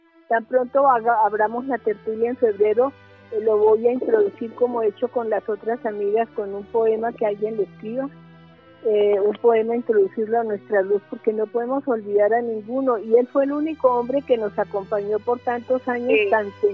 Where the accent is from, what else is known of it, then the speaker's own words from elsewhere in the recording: Bogotá, Colombia; Sí, claro que soy rola. A mí no es que reniegue de Bogotá, sino que tengo más el temperamento de mis abuelos y mi papá, que fueron santanderianos, y mi mamá, que era antioqueña, nació en Ibagué, pero su familia fue toda antioqueña.